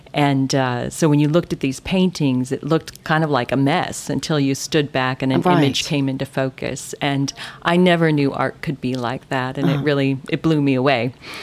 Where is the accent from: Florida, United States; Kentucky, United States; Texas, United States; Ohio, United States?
Ohio, United States; Stow; I grew up in Northeast Ohio. I'm the youngest of 8 children, so I come from a big Catholic family in a small town called Stowe. It's just outside of Akron, near Cleveland. Mm-hmm. And I lived there for the first 25 years of my life.